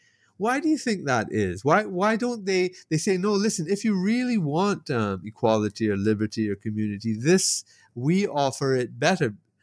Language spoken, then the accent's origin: English; Toronto, Ontario, Canada; also born or lived in Jamaica / United Kingdom; I grew up in Toronto and in this whole liberal environment and liberal education at the University of Toronto